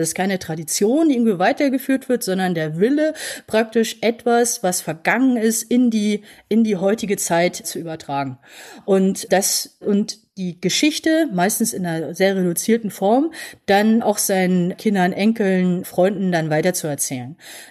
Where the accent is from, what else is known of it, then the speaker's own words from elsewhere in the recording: East Germany, Germany; Also ich bin in Ostdeutsch schon auch groß geworden